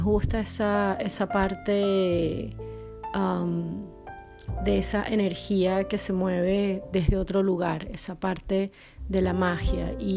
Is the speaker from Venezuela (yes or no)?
yes; Venezuela; also born or lived in Poland; now in Porto, Portugal; soy venezolana y grabo este podcast desde hace unas 7 semanas, más o menos, desde Oporto, en Portugal, luego de pasar más de 2 años viviendo en Polonia, en una pequeña ciudad al sur.